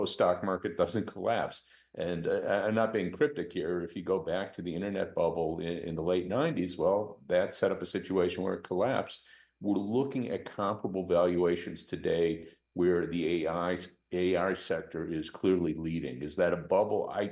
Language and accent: English; Illinois, United States; you know, I'm actually from Illinois. So, you know, Illinois trades with Wisconsin and Ohio.